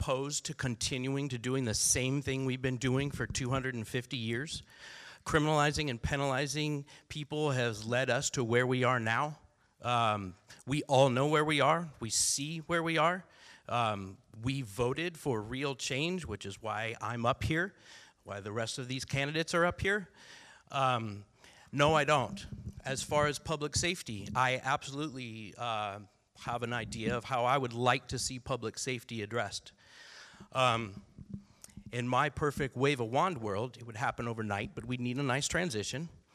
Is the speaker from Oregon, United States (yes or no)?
yes; Portland, Oregon, United States; I'm from the Concordia neighborhood.